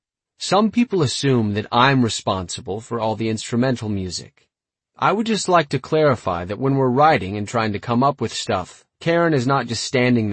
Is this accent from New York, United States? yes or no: yes; Huntington, New York, United States; I grew up on Long Island in Huntington, and when I finished Oberlin, I moved in with them, the parents.